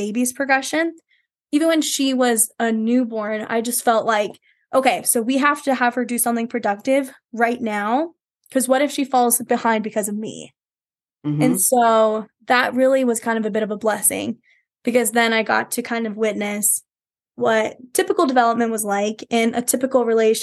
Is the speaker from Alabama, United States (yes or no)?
no; South Dakota, United States; that's when I moved back to my hometown here in South Dakota